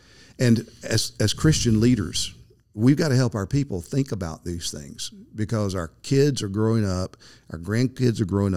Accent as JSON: {"language": "English", "country": "United States", "said": "Well, I can say that as an American living today."}